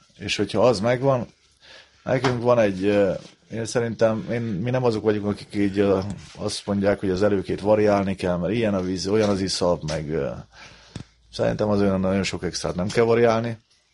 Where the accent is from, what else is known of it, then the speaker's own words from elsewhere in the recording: Keszthely, Zala, Hungary; keszthelyiek vagyunk, meg hévizek, úgyhogy Balatonpartig